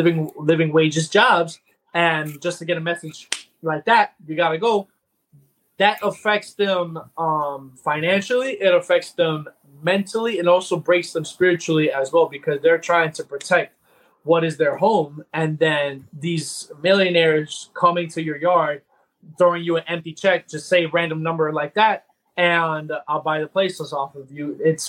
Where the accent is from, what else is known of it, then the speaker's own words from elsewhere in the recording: United States; And as somebody that's born and raised in the States, and I have a different association with my culture